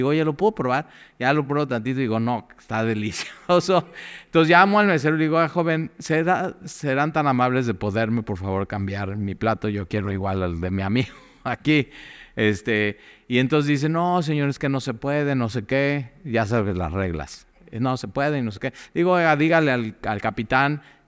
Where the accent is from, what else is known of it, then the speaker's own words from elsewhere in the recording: Mexico City, Mexico; also born or lived in Cuernavaca; no, pues antes de Cuernavaca, pero soy de México, soy chilango.